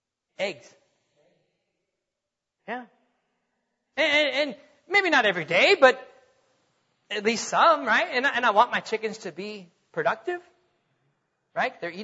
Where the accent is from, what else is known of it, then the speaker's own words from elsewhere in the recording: North Dakota, United States; But I grew up in North Dakota, praise God.